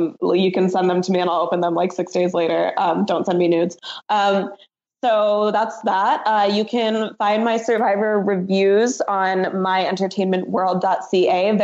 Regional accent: Pittsburgh, Pennsylvania, United States; And also, as many of you know, I am from Squirrel Hill. The Tree of Life shooting was very, very close to me, both physically and to my heart.

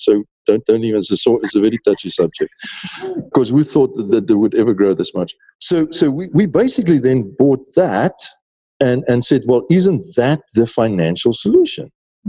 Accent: South Africa; also born or lived in United Kingdom; now in Kampala, Uganda; I'm originally from South Africa, so I'm African by birth. But East Africa has been my home, and Uganda is permanent home for me. I live in Uganda and Kampala for the last 10 years now.

